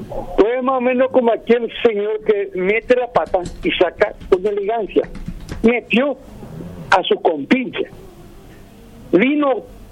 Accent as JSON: {"language": "Spanish", "country": "Paraguay"}